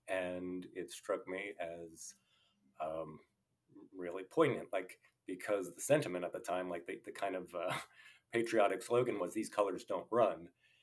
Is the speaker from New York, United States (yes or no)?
yes; New York City, New York, United States; moved away as an adult; I grew up in New York, like right below the World Trade Center. But at that time, I had moved to Central Virginia.